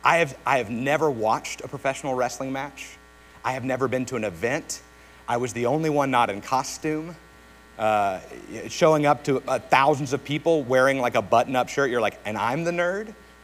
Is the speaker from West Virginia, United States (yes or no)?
yes; West Virginia, United States; I'm from West Virginia. It's a trek, you know, not a lot of people. I don't know people in Texas. I don't understand Texas, that's a different story.